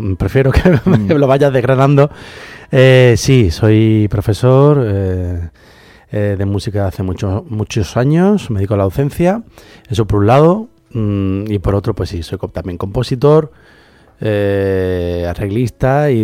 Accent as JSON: {"language": "Spanish", "region": "Andalusia", "country": "Spain", "tie": "born or raised there", "moved": "yes", "said": "indefectiblemente acabo paseando pues por mi niñez, por mi adolescencia, por tanto, por mi tierra."}